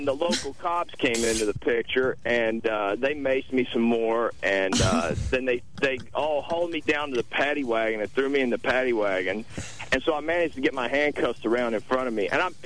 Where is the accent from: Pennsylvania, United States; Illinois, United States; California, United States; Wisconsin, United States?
California, United States; As soon as they found out I was from California, they were like, oh, you're going to go back to California and you won't be back here ever again?